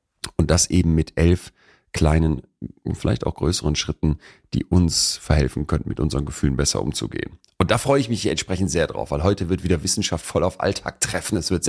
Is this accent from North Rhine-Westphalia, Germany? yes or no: yes; North Rhine-Westphalia, Germany; wir natürlich als Rheinländer und Karnevalisten